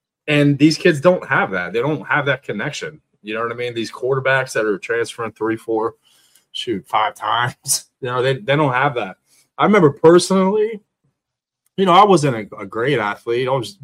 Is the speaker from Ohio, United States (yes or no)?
yes; Youngstown, Ohio, United States; play ball for Youngstown, my hometown.